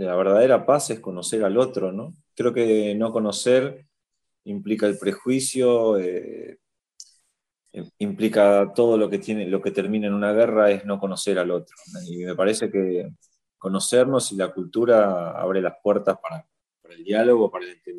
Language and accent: Spanish; Argentina; Sí, muchos de los que hemos actuado somos argentinos.